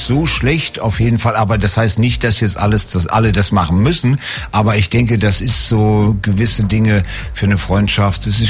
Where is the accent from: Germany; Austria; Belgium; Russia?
Germany; Northern Germany; Bei uns in Norddeutschland gibt's einen Satz